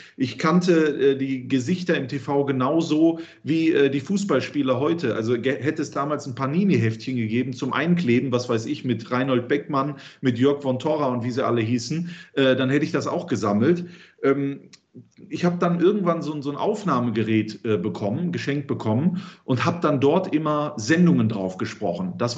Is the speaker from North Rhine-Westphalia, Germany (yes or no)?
yes; Mönchengladbach, North Rhine-Westphalia, Germany; also born or lived in Düsseldorf; Ich bin zwar in Düsseldorf geboren, habe dort auch, glaube ich, die ersten 7 Jahre meines Lebens verbracht. Dann ging es aber relativ schnell nach Mönchengladbach.